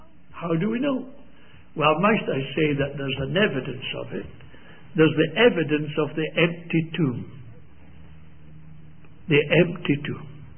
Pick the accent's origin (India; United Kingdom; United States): United Kingdom; I said, "Well, I came from Britain over here."